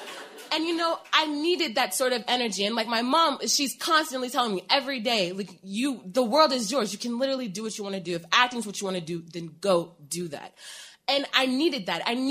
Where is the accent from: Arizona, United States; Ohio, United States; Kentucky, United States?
Ohio, United States; Columbus; because I'm not from here, I'm from Ohio.